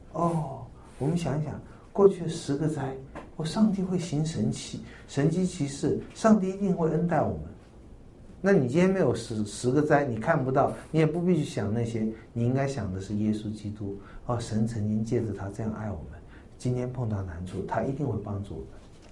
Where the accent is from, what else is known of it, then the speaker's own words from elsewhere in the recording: China; 对，我们中国人这套最会了，都存一大堆的存粮